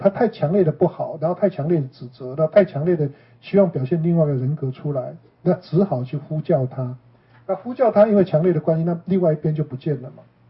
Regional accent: China; 像我们中国人，我今天去洗车

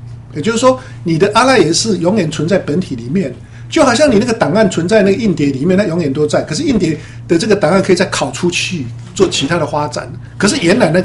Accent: Taiwan; now in United States; 好像我们从台湾来美国移民，你来的时候，我来的时候是什么都没有啊，空空一个皮带进来

